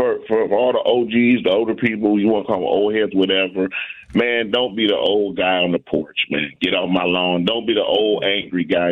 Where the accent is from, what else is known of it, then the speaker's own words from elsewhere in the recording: Milwaukee, Wisconsin, United States; when I told him I was from Milwaukee, they're like, "Man, y'all in Milwaukee are wow, man."